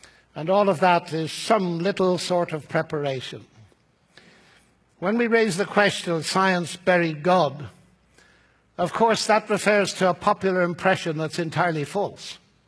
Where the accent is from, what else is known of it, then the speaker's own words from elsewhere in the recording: Northern Ireland, United Kingdom; I come from Ireland, Northern Ireland